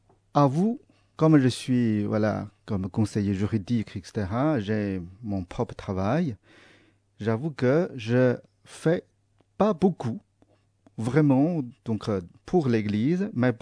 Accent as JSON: {"language": "French", "country": "China", "tie": "born there", "first_language": "zh", "second_language": "French", "said": "Comme je suis né en Chine, j'ai une facilité pour ma langue maternelle, qui est le chinois"}